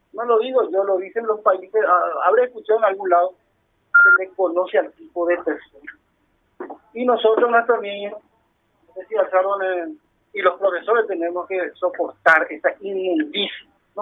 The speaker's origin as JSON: {"language": "Spanish", "town": "San Lorenzo", "region": "Central", "country": "Paraguay", "said": "Nos merecemos como sanlorenzanos, como paraguayos, tener esa comodidad."}